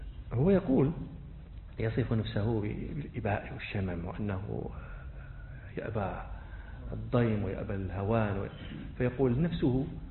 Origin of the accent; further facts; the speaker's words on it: Rabat, Rabat-Salé-Kénitra, Morocco; أنا لست من أهل الإبل، والرباط هذه لا إبل فيها، هذه مدينة شاطئية ما عندنا إبل.